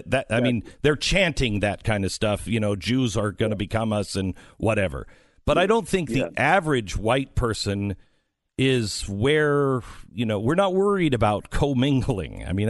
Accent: Seattle, Washington, United States; I grew up in Seattle

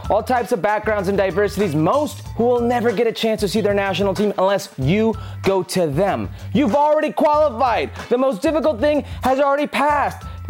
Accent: United States; born there; I was born here in the States, and I'm of Mexican immigrant parents

